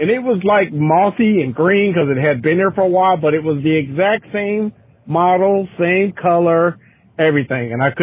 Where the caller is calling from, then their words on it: Cincinnati, Ohio, United States; I'm calling from Cincinnati, Ohio.